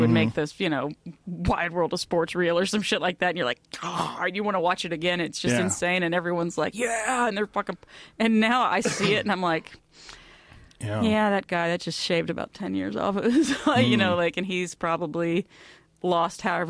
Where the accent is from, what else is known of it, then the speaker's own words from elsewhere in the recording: Texas, United States; I mean, I grew up in Texas too. So, you know, football was such a big thing